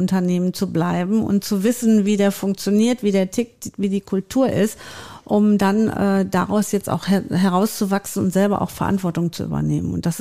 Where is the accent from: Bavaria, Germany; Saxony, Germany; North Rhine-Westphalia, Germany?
North Rhine-Westphalia, Germany; Gelsenkirchen; born there; Mein Geburtsort ist Gelsenkirchen.